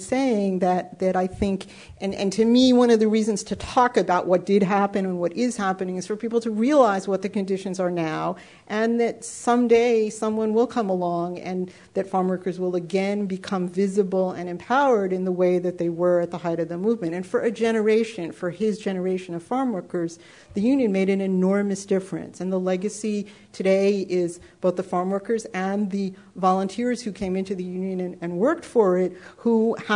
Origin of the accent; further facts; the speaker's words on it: New York, United States; I mean, I'm from New York, and when you get to the East Coast, you know, forget it.